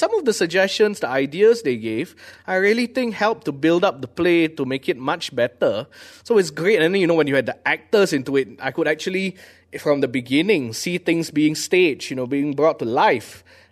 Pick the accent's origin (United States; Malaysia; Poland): Malaysia; my theory is I'm Malaysian. I lived my whole life in... Okay, I went overseas for a year to study, but other than that, I've lived almost 30 years in Malaysia. So I'm Malaysian.